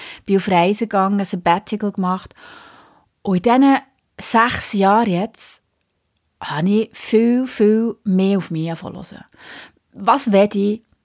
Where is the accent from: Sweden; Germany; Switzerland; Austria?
Switzerland; Solothurn; accent: Solothurn German; also born or lived in Zürich; now in Bern, Switzerland; Also ursprünglich komme ich nicht aus Bern, sondern aus Solothurn. So das … Solothurn-Deutsch drückt da immer wieder durch. Wie gesagt, ich bin aus Solothurn eigentlich, habe aber sicher gute 20 Jahre in Zürich gelebt.